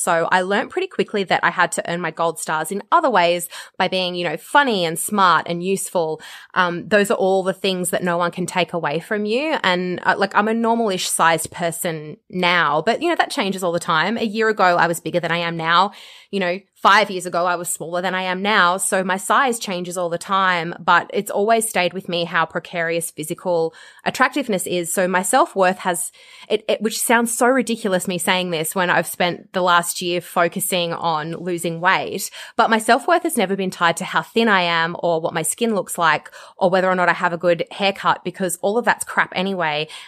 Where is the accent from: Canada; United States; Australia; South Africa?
Australia; as an Australian, I sit there going, you can't just say those things about yourself.